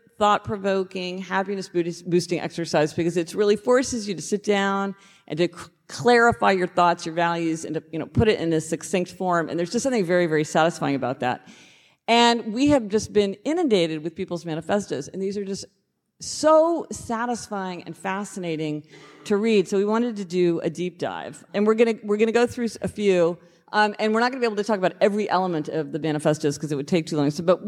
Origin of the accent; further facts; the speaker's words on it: Kansas City, Missouri, United States; Yeah, because well, we're both from Kansas City, reference.